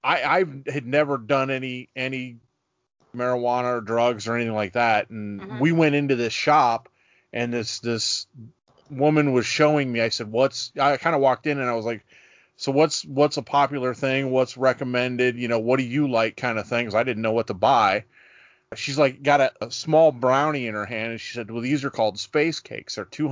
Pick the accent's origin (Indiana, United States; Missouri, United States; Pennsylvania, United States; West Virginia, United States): Indiana, United States; And I'm like, look, I'm from Indiana.